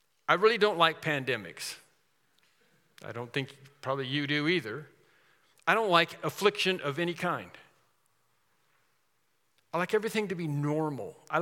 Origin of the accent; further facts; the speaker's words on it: Portland, United States; when I grew up here in Portland, I used to be asked the question all the time when somebody hear